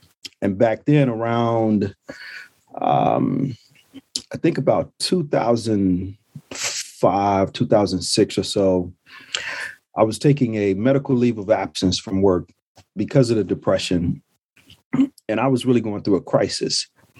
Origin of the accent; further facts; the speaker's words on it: Chicago, Illinois, United States; Born and raised in Chicago, native Southsider, and grew up like a lot of young people, somewhat rumble tumble. Spent most of my formative years in the Chatham neighborhood and some years in the South Shore neighborhood.